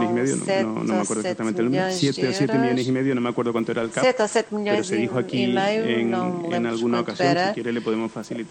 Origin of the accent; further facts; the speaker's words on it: Spain; soy español, o sea, soy licenciado en Derecho en España.